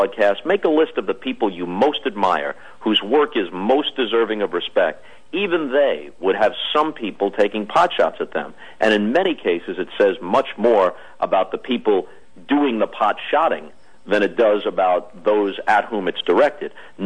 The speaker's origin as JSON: {"language": "English", "region": "New York", "country": "United States", "tie": "born or raised there", "said": "Well, it's a good question, because that was a perfect place for a kid who was interested in bro"}